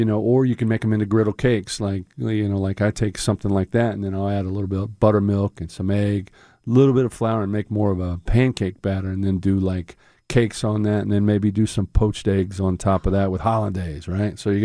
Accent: Midwest, United States; I'm from the Midwest, so I grew up on some good casserole.

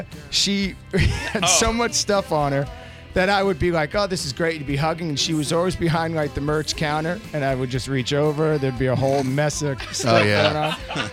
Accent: Bay Shore, New York, United States; I'm an idiot from Bayshore, Long Island.

